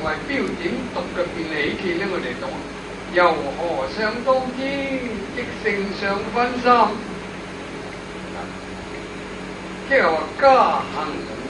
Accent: China

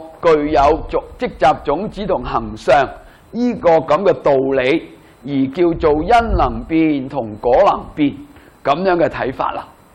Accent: China; 这个看法呢都影响着我们中国人去理解这个概念

